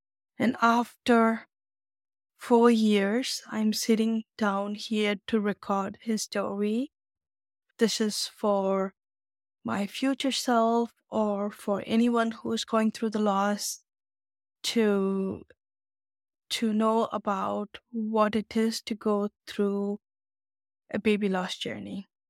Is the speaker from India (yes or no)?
yes; Tamil Nadu, India; I am born and raised in India, Tamil Nadu. I'm raised with Christian Pentecostal faith.